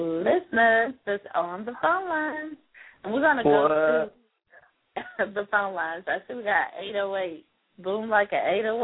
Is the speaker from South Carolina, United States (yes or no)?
yes; Seneca, South Carolina, United States; Seneca, my hometown. Just love.